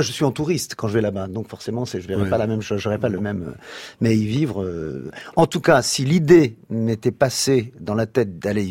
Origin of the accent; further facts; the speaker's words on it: France; also born or lived in England; J'irai pas y vivre parce que je suis français vraiment